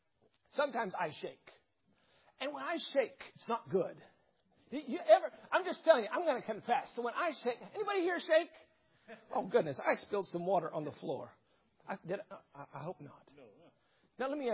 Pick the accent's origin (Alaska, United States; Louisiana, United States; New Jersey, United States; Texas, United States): Alaska, United States; I mean, I grew up in Alaska. Alaska's a unique culture. It's where men are men and women are too. It's Ford country. Everybody drives big trucks.